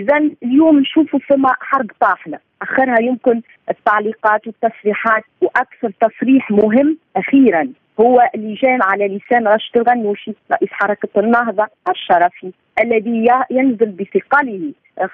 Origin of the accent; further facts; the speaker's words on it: Tunisia; أنا كتونسية أو مواطن تونسي يعي بعدم تكافؤ الفرص